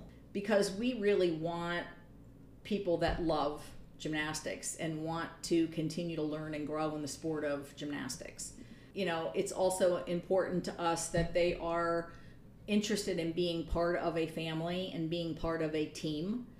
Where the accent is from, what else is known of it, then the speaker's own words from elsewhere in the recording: Saline, Michigan, United States; She grew up in my hometown of Saline.